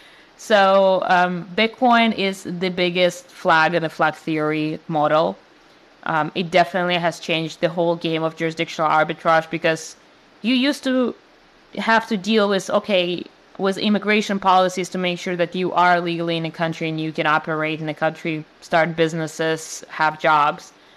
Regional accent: Russia; now in United States; Yeah, I was born and raised in Russia, so I very much understand having a weak passport.

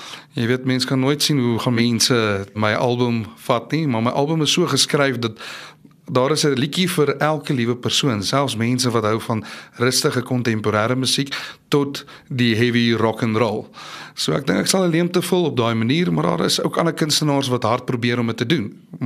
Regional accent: Pretoria, Gauteng, South Africa; also born or lived in Potchefstroom; ek sal ingebore in Potch, maar nog altyd in Pretoria.

